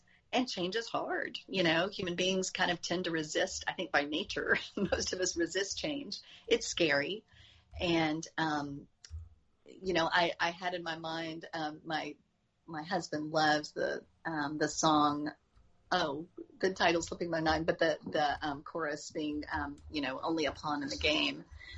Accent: Tennessee, United States; at least where I grew up in East Tennessee, a sense of connection with the Scotch-Irish.

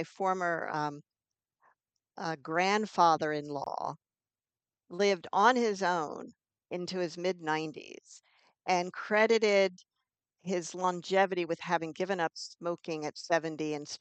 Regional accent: Pennsylvania, United States; also born or lived in Grass Valley, United States / Iowa, United States; Grew up in Eastern Pennsylvania, so I don't think you were out there, but then moved to Iowa.

